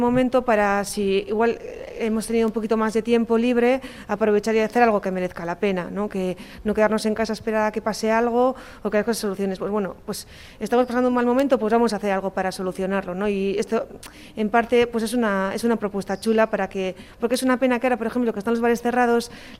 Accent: Erandio, Basque Country, Spain; yo soy de Erandio, pero hoy en día vivo también en la zona de Marzana.

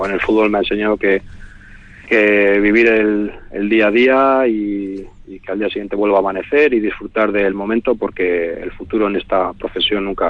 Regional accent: Vitoria, Basque Country, Spain; Sí, yo soy de Vitoria, claro, sé nadar.

